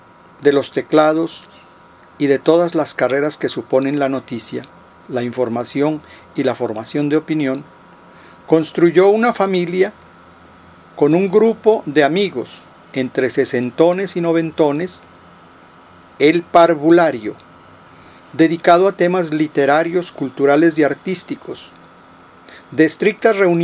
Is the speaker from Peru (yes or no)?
no; Sandoná, Nariño, Colombia; había enviado una donación de bolsas plásticas negras a Sandoná, a mi pueblo